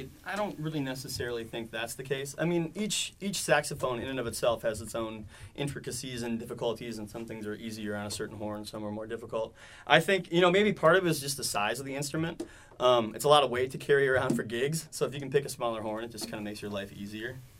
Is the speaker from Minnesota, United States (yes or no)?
yes; Minnesota, United States; I'm from Minnesota.